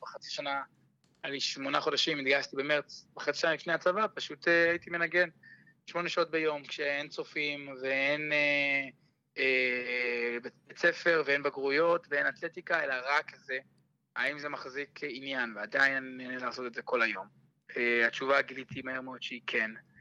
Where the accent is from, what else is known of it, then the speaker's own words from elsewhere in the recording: Jerusalem, Jerusalem District, Israel; אני ירושלמי.